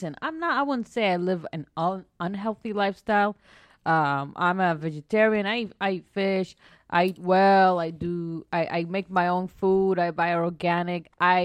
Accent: Israel; I was like, honey, I'm from Israel.

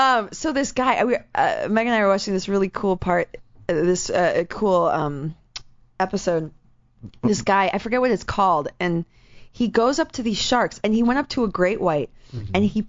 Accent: Midwest, United States; Let me tell you, I'm from the Midwest.

